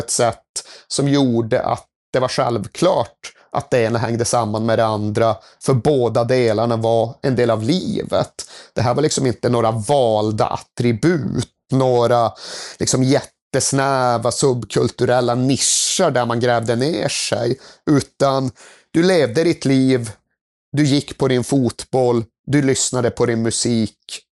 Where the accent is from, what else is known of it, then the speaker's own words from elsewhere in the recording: Sweden; För Sverige på 90-talet, tonårskulturen, i alla fall där jag växte upp